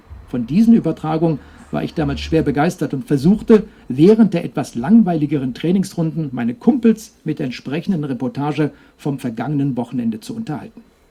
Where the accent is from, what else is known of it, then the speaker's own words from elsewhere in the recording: Baden-Württemberg, Germany; nördlich von Emmendingen. Freiburg sind ungefähr 30, 40 Kilometer bis dorthin und eben auch direkt in meiner Heimat.